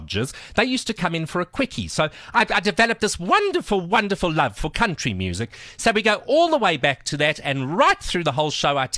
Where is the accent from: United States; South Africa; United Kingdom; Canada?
South Africa; I was actually going to run as an independent candidate in my hometown of Stainsburg.